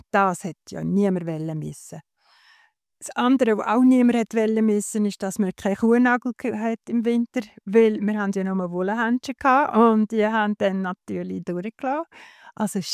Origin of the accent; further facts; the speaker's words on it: Switzerland; wir sind hier als Schweizer